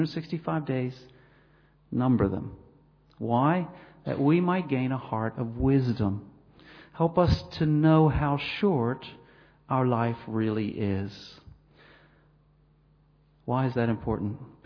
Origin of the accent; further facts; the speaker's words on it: Philadelphia, Pennsylvania, United States; I come from Philadelphia. Soul City.